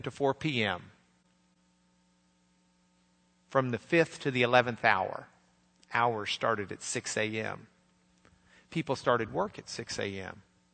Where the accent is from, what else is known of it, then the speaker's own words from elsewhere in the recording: Lubbock, Texas, United States; I grew up in Lubbock. It's the hub of the plains. Lubbock had 175,000 people.